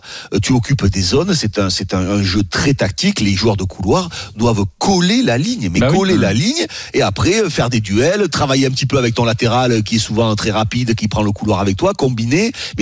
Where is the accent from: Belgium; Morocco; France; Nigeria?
France; nous on est français.